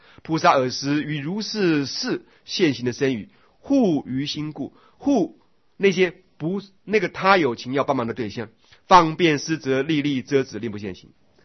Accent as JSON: {"language": "Chinese", "country": "China", "said": "所以佛法的美好，再加上我们中国既有文化的美好，应该要相辅相成，去掉中国人过去在教育方法上不足不充分的部分"}